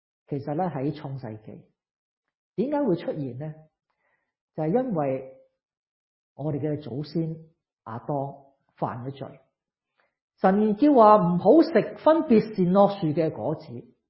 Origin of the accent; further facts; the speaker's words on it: Hong Kong; 宴乐对我哋香港人嚟讲系咁紧要嘅